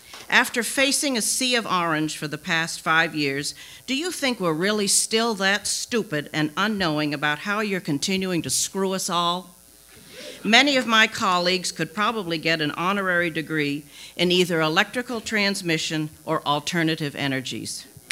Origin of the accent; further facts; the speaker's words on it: Holderness, New Hampshire, United States; from Holderness and live on the right-of-way. I'm one of the three Grafton County Commissioners